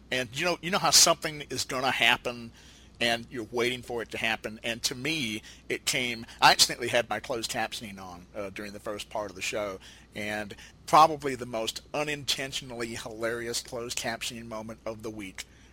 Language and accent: English; Huntsville, Alabama, United States; the ABC affiliate in my hometown of Huntsville, Alabama.